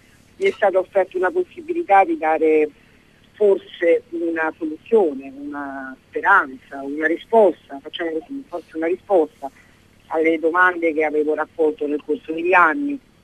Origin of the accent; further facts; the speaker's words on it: Campania, Italy; Dalle mie parti in Campania ci sono imprese molto importanti che sono state lasciate morire